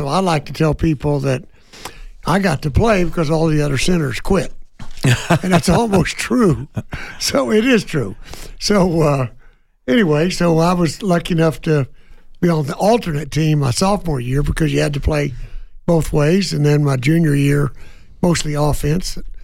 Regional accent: Lawton, Oklahoma, United States; also born or lived in Falls Valley, United States; Well, Ted, I was born in Oklahoma back in 1944 in a little town called Falls Valley. My dad was in World War II. He was overseas at the time.

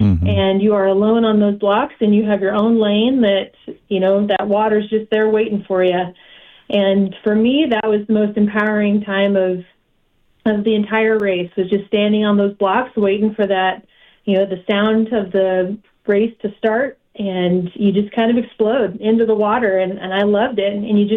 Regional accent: Tucson, Arizona, United States; Well, you know, growing up in Tucson, and you know, I've been blessed with a very sports-oriented family.

